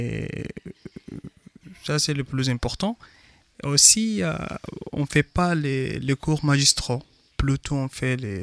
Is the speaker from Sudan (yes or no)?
yes; Khartoum, Sudan; je suis soudanais, je suis étudiant en DU à l'université d'Ottawa. Je viens de Khartoum, la capitale du Soudan, dans l'ouest de l'Afrique.